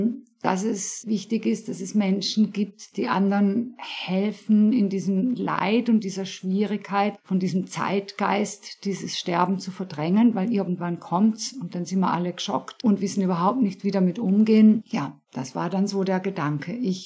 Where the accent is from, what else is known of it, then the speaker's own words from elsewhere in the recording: Germany; An der Schweizer Grenze, ja, ich bin Deutsche, aber ja, also viel Schweiz in mir und habe also immer diese zwei Seiten gelebt